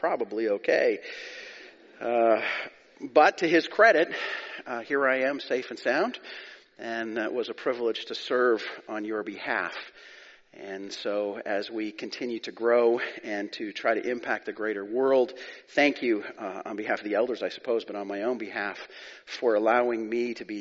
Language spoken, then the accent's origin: English; Calgary, Alberta, Canada; now in West Coast, Canada; I grew up in Calgary, so I know how to drive in the winter. But I've been here for many, many years. I think about 30 or so. I've been out here in the West Coast